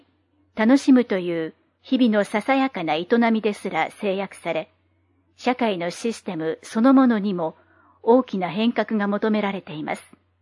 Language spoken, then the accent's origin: Japanese; Arakawa, Tokyo, Japan; 私は生まれ育ち愛してやまないこの荒川の町と区民の方々を思い